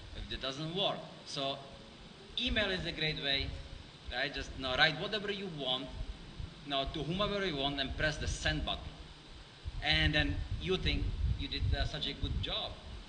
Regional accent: India; I'm sorry, I'm from India, and we are riding the car on the other side

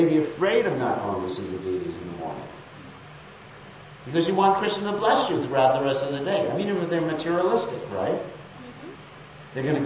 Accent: United States; Sorry, I'm an American also.

